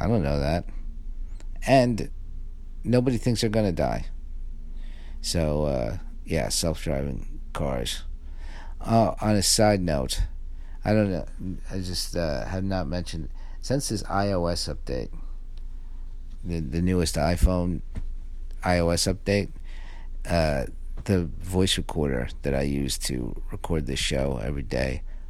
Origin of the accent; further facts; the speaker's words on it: Bronx, New York, United States; born there; I was born in the Bronx